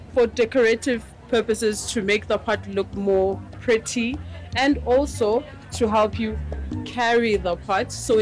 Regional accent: KwaZulu-Natal, South Africa; I'm from South Africa in a place called KwaZulu-Natal, and I'm from the Zulu tribe.

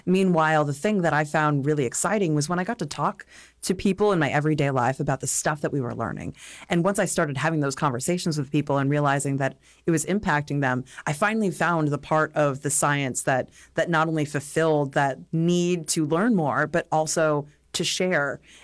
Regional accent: United States; I do feel very privileged for growing up in the United States

